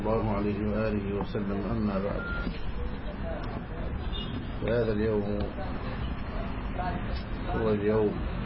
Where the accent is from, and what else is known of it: Egypt